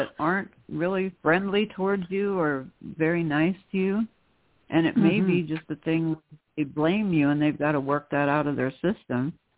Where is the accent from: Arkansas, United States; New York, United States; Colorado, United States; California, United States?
Colorado, United States; Denver; born there; But it took me 15 years to get to America from 1941, and I was born in Denver in 1956.